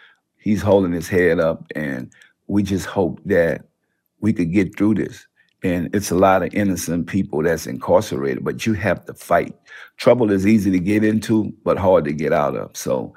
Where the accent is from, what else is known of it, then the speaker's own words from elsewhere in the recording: New Orleans, Louisiana, United States; I come from New Orleans, so we have hard times.